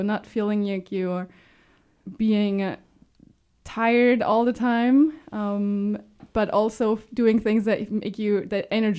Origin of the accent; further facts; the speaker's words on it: Luxembourg; moved away as an adult; also born or lived in St. Petersburg, Florida / Claremont, California; I am born and raised in Luxembourg.